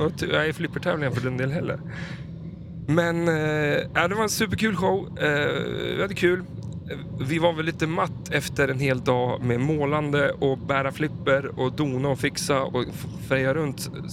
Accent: Östersund, Jämtland County, Sweden; Vi kommer från Östersund. Det är ganska långt upp i landet. För vi är ganska mitt i landet. Men det kan väl anses vara vinterstaden kallas det.

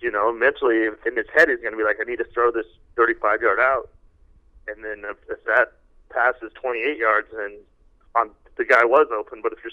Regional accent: Cheyenne, Wyoming, United States; It's Cheyenne.

